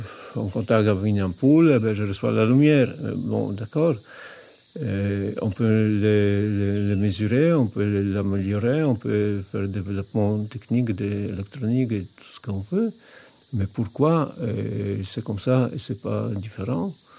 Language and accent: French; Poland; moved away as an adult; je suis né en Pologne il y a 57 ans. J'ai vécu en Pologne pendant mes premiers 25 ans environ.